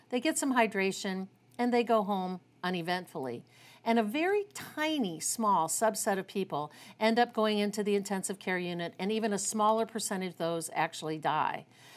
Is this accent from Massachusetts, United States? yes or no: no; Ohio, United States; I'm from Ohio, and we have reports in Ohio